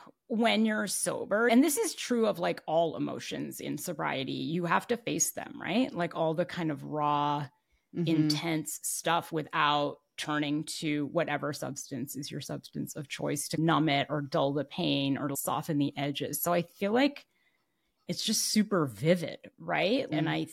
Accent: Canada; And happy I'm Canadian.

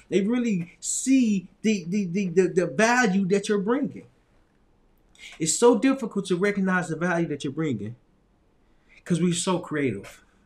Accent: Little Rock, Arkansas, United States; when I was in my hometown, Little Rock, Arkansas, when I was there, I went to this place

